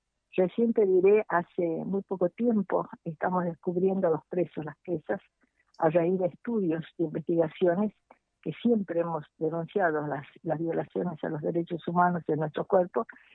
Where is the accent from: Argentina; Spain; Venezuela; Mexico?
Argentina; Tucumán; yo vengo desde Tucumán